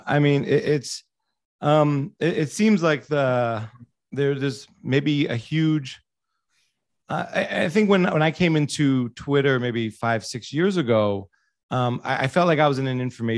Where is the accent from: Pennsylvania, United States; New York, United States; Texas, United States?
New York, United States; And as a New Yorker, I was never really, I shouldn't say as a New Yorker, speak for all New Yorkers